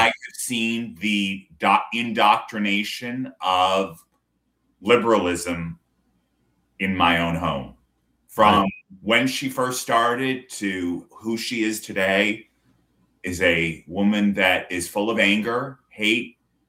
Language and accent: English; Vermont, United States; also born or lived in Tyngsborough, Massachusetts; I was born in Tyngsborough, Massachusetts. I lived there for 7 years until my parents made the worst decision of their life to move up into Vermont.